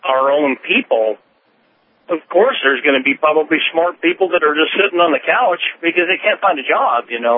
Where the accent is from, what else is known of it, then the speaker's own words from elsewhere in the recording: United States; maybe I'm just biased a little bit because I'm American.